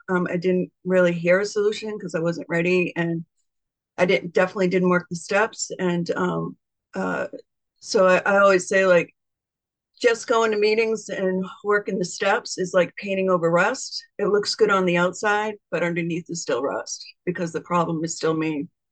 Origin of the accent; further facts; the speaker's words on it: Maine, United States; I am from Maine, and I'm a recovered compulsive overeater